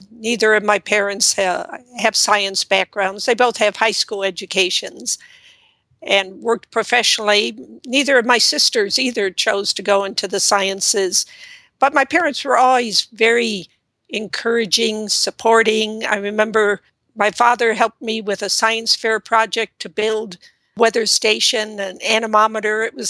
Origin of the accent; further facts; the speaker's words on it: Illinois, United States; I'm a Midwesterner at heart, so I still enjoy going back to the Midwest.